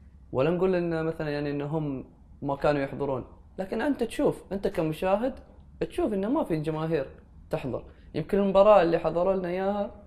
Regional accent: United Arab Emirates; أنا من أصول يمنية وأنا أفتخر أني أنا من أصول يمنية، لكن الحين أنا أحمل الجواز الإماراتي وأنا إماراتي.

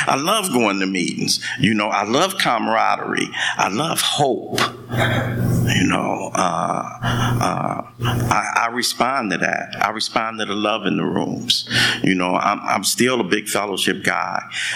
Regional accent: Watts, California, United States; I grew up in Watts in the 60s. You know, my old man was an alcoholic. I got five brothers. Six of us grew up in this little two-bedroom apartment in the heart of Watts.

